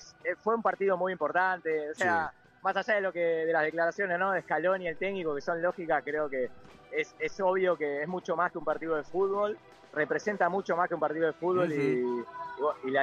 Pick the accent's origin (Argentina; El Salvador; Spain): Argentina; now in Mexico; Y acá en México se está viviendo como en Argentina, eso te lo puedo asegurar, me siento como en mi país.